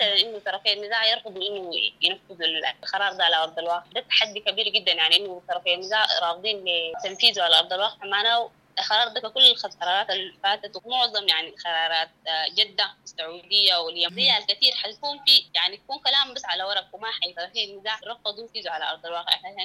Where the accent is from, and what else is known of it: Sudan